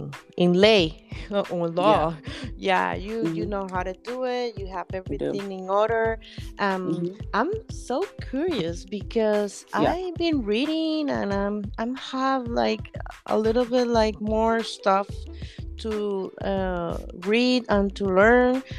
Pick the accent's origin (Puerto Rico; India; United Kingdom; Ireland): Puerto Rico; English is a second language; That's our thing when we come here from the Puerto Rico island. We have to try to talk in English, and we always have our struggle.